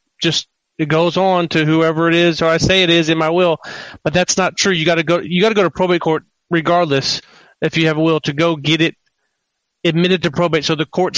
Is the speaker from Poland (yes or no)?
no; Victoria, Texas, United States; now in Houston, United States; I grew up in Victoria, Texas. Then I went to the University of Texas in Austin, and then I went to law school here in Houston. I'm in Houston, Texas now.